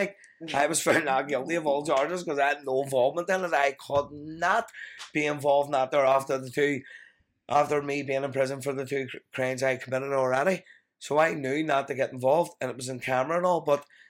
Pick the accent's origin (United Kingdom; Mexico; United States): United Kingdom; Belfast, Northern Ireland; I'm from West Belfast, mate, fuck you.